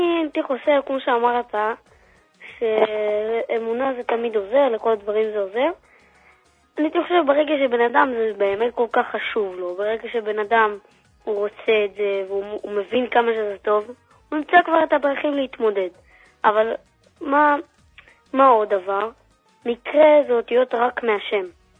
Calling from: Tel Aviv, Tel Aviv District, Israel

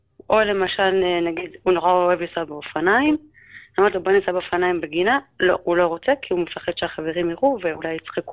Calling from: Bnei Brak, Tel Aviv District, Israel

